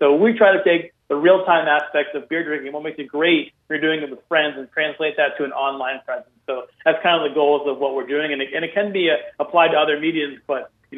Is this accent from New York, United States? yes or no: no; Massachusetts, United States; to Massachusetts, which is actually my home state where I was from.